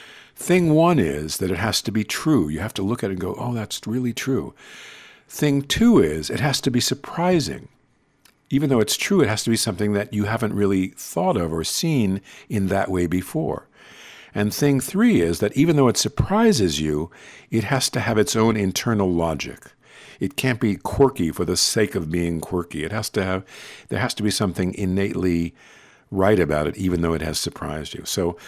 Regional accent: New York, United States; I grew up thinking most people must be Jewish because most people that I knew were Jewish.

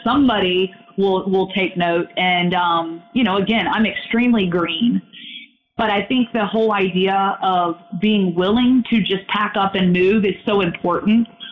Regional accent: Roanoke, Virginia, United States; when I was in my hometown working for 2 years, I was able to, work that job and sort of kind of work the local scene sort of around what I was accustomed to there in Roanoke, Virginia.

